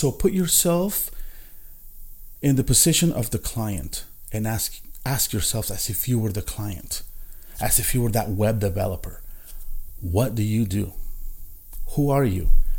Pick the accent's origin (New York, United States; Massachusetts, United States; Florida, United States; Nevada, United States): Nevada, United States; Las Vegas; I'm from Las Vegas. Las Vegas is the city, our hub.